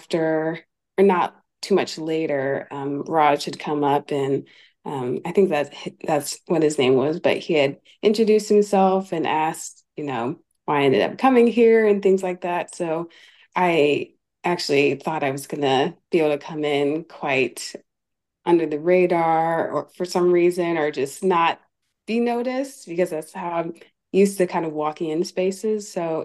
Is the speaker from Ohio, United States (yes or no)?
yes; Ohio, United States; moved away as an adult; now in Tacoma, United States; born and raised in Ohio. And so up until maybe about 3 years ago, did I move out to the Pacific Northwest. So currently living in Tacoma, Washington.